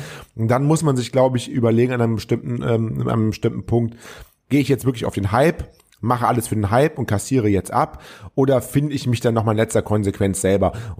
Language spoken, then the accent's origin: German; Troisdorf, North Rhine-Westphalia, Germany; Ich bin ja Kölner, aber ich bin damals aufgewachsen in Troisdorf.